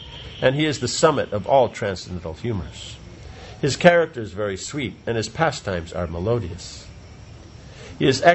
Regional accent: New York, United States; No, I'm from New York.

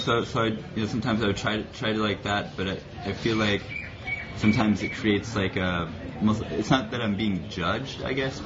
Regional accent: Connecticut, United States; now in Los Angeles, United States; Grew up in Connecticut, but my family lives in South Carolina now, so I visit them.

